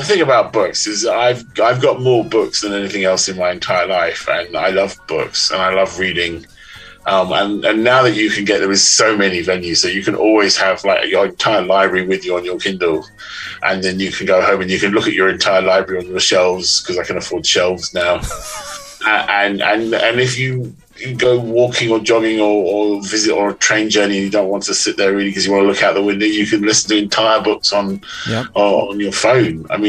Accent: England, United Kingdom; Oh, yes. Well, yeah, I'm English.

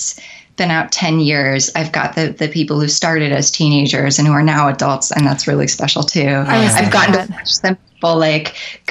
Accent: United States; But sometimes it's rough being an American out there, man.

